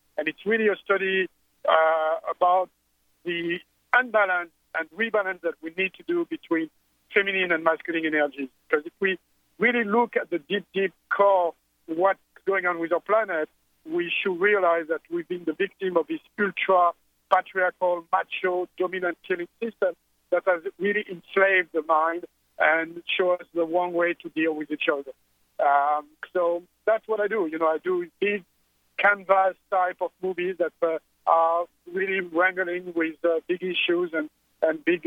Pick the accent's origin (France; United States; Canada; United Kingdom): France; accent: French; English is a second language; Basically, you know, I'm French. I mean, you can hear my silly accent.